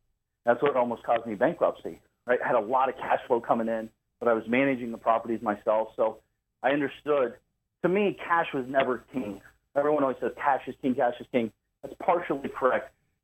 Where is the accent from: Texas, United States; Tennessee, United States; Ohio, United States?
Ohio, United States; Columbus; I'm from Columbus, Ohio area.